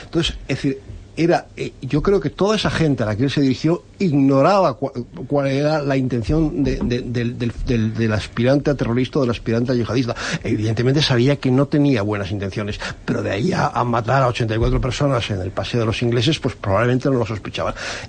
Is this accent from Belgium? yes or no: yes; Brussels, Brussels-Capital Region, Belgium; yo conozco bien Molenbeek, me crié en Bruselas